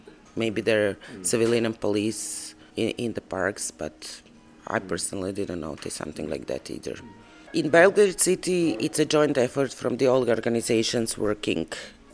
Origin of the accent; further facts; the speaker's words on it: Croatia; English is a second language; moved away as an adult; also born or lived in Bosnia; now in Serbia; I am a refugee from Croatia since the Balkans War in the 90s, and I left my home in 1995. I was 19 in that time, 20, and then I moved to Bosnia, and I lived in Bosnia for 20 years